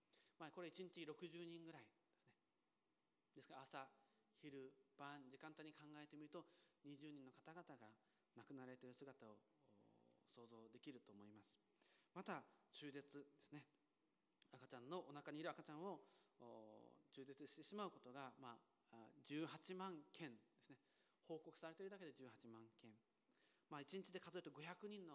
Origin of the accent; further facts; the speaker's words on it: Kyushu, Japan; まあ、私のもう九州出身ですけど、南の方に行くと知覧という場所があります。